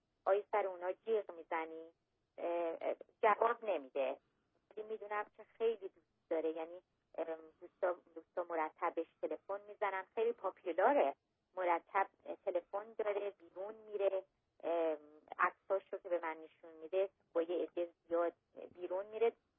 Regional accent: Iran; چون من ایرانی هستم

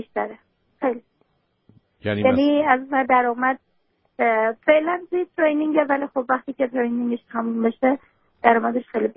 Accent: Iran; moved away as an adult; now in Salt Lake City, United States; ما 3 ساله که از ایران اومدیم اینجا و تو ایران مشکلاتی بوده

